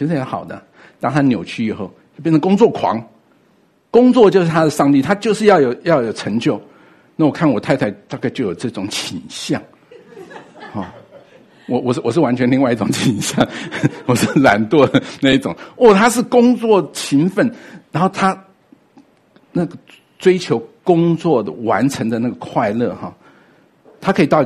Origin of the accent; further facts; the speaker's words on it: Taiwan; 我们从台湾来看他好多年没见面了